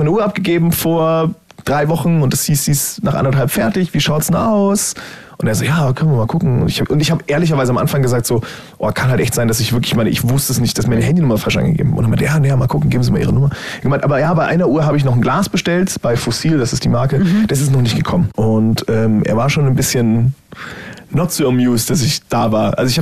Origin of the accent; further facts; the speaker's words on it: United States; weil ich komme ja aus den USA.